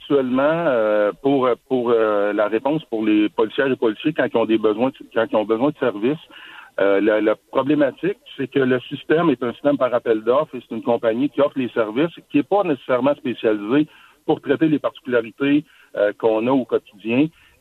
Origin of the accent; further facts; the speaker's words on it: Shawinigan, Quebec, Canada; ma famille est de la région de Grand-Mère. Moi, j'ai grandi à Shawinigan